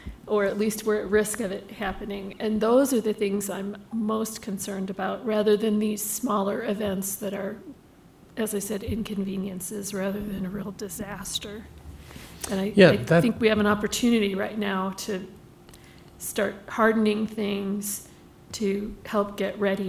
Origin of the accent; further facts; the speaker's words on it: Chicago, Illinois, United States; We're from the Midwest, from the Chicago area, and they approach things in a different way